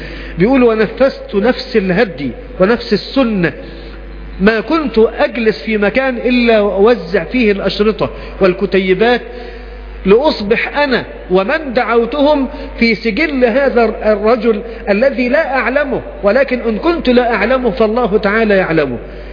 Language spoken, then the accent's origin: Arabic; Mansoura, Dakahlia, Egypt; عندنا في المنصورة في قرية اسمها بعرصة